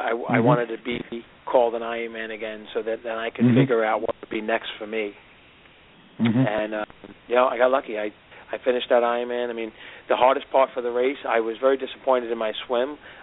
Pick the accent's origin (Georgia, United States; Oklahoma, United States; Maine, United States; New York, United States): New York, United States; New York City; I grew up in Brooklyn and spent summers in Breezy Point, Queens